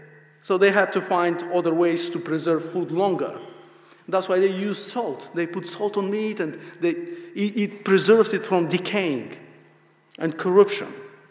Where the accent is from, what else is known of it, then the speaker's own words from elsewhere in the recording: Bulgaria; There is a city in Bulgaria, my home country, called Varna.